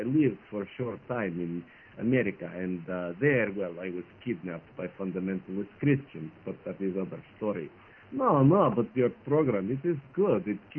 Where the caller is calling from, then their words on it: Saint Petersburg, Russia; English is a second language; I am from St. Petersburg, Russia.